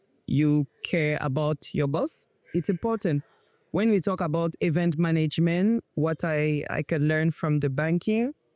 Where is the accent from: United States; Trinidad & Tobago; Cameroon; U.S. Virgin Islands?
Cameroon; now in Nigeria; I'm not from Nigeria. I'm from Cameroon, but I'm quite connected here.